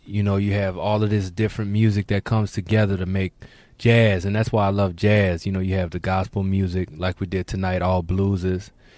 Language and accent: English; Kenner, Louisiana, United States; I grew up in Kenner, Louisiana.